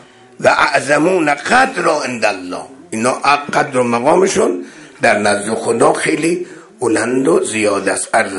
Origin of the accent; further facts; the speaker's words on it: Iran; وقتی میدونست ما ایرانی هستیم